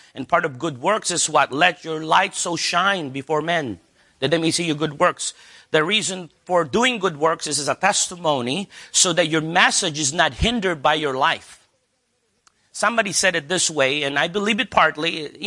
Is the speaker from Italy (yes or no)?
no; India; English is a second language; Hey, I am from India. No offense to those Indian brothers.